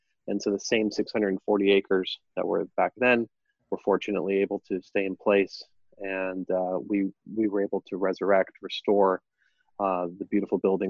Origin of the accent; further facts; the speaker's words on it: Argentina; now in United States; originally we're from Argentina. Really moved here to the U.S. because of my father.